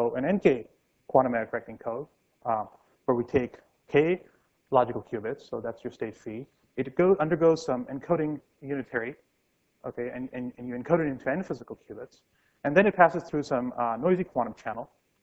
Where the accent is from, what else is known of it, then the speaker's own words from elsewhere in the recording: Jammu and Kashmir, India; I'm from Kashmir, which is in northern India, the Indian side, of course.